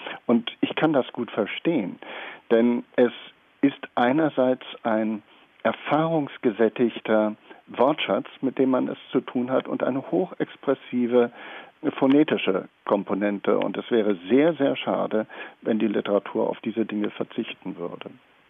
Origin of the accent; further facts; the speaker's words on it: Berlin, Germany; als Berliner